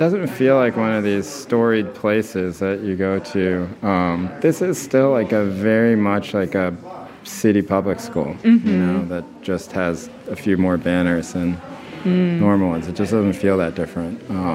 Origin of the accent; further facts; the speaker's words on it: North Carolina, United States; because I grew up in North Carolina, it wasn't like this.